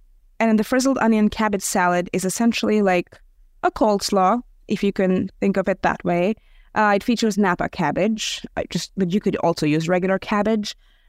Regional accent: India; I'm Indian, but my husband is Serbian.

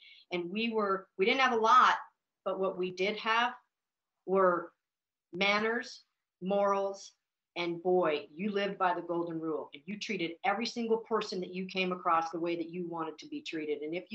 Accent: Montana, United States; so growing up in Montana and having that very kind of salt of the earth

